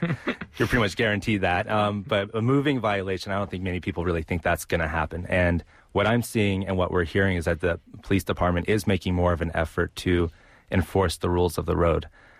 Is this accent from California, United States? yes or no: yes; San Francisco, California, United States; I grew up in San Francisco and I've seen a lot of change.